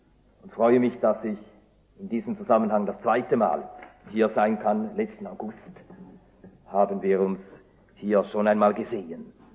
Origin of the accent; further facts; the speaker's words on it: Switzerland; Wie ihr meiner Sprache anhört, komme ich tatsächlich aus der Schweiz.